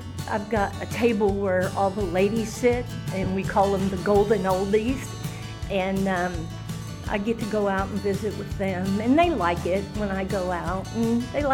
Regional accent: Abilene, Texas, United States; My dad retired from the military and when I was in 2nd grade, so I grew up here in Abilene.

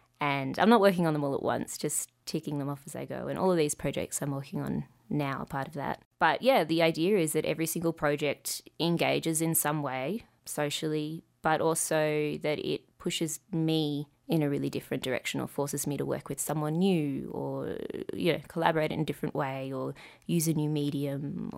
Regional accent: Melbourne, Victoria, Australia; I come from Melbourne. We've got a great, you know, neo-soul scene and a great hip-hop scene and a great kind of like jazzy, housey kind of scene.

